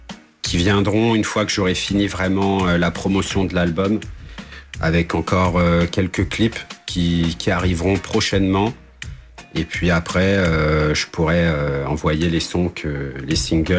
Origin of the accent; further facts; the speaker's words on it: Paris, Île-de-France, France; Je viens de Paris.